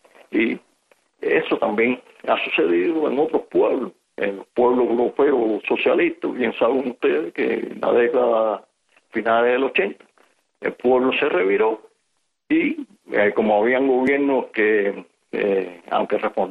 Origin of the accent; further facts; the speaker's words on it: Cuba; para que nosotros como cubanos no permitir que el pueblo cubano